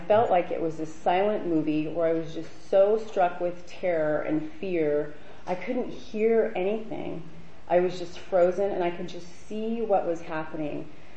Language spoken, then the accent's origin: English; California, United States; I grew up in Orange County, some of you know that. I left 9, maybe 8 years ago, I can't remember, in May.